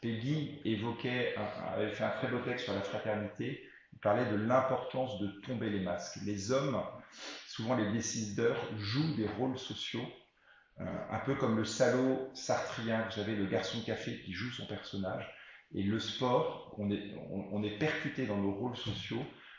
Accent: Rennes, Brittany, France; Moi, j'ai grandi à Rennes.

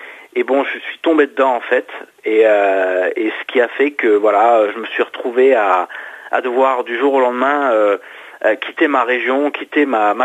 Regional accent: Île-de-France, France; Donc en fait, je suis français, j'ai grandi dans la région parisienne.

